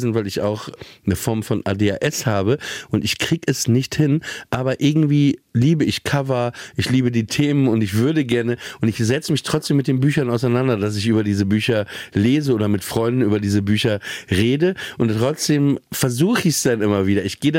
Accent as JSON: {"language": "German", "town": "Papenburg", "region": "Lower Saxony", "country": "Germany", "tie": "born or raised there", "said": "Ich bin in Papenburg aufgewachsen."}